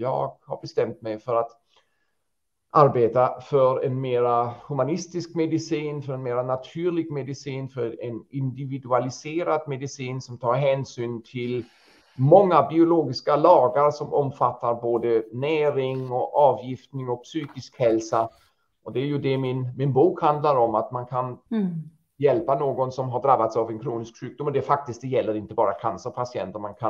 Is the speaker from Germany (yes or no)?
yes; Hesse, Germany; så valde jag faktiskt att flytta till mitt hemland och startade om min verksamhet som jag redan sa i Kassel.